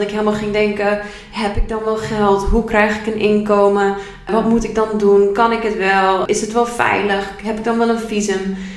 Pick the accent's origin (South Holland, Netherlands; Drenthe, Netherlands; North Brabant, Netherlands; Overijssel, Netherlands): Drenthe, Netherlands; Assen; born there; ik ben geboren in Assen en ik ben ondertussen 25 jaar.